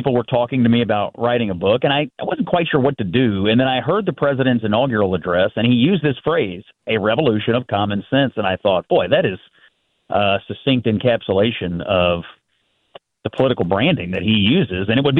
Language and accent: English; Kentucky, United States